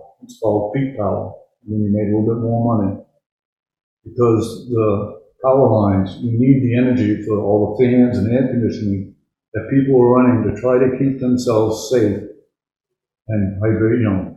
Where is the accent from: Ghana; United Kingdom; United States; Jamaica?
United Kingdom; Belfast, Northern Ireland; But by growing up in Belfast, you know, I remember when the bypass did come